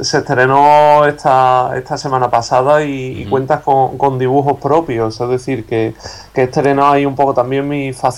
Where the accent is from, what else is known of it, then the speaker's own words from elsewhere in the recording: Ronda, Andalusia, Spain; Yo soy de allí, de Ronda, en Málaga.